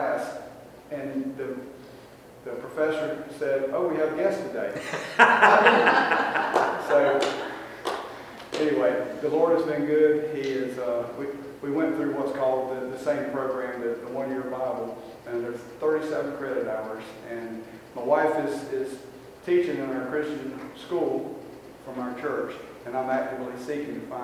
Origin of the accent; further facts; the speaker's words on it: New Bern, North Carolina, United States; I'm from New Bern, North Carolina, which is about 30 miles from the ocean.